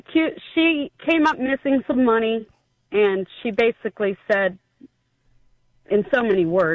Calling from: Delaware, Ohio, United States

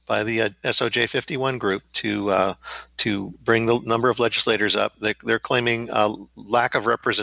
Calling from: California, United States; Northern California.

